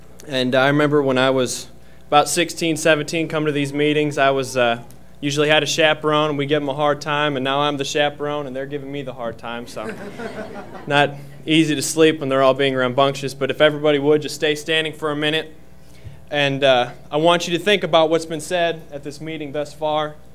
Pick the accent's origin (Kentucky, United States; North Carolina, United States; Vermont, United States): Kentucky, United States; Russellville; I'm from Russellville, Kentucky.